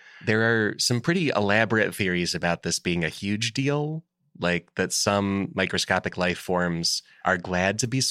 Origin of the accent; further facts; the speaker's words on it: Ireland; For the Irish, they'd do it. Yeah. Even though it would look extremely polluted, it's like, it's fun. We're Irish.